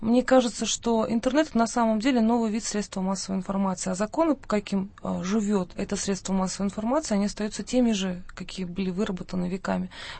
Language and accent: Russian; Kazakhstan; я журналист из Казахстана, я работаю в Алма-Ате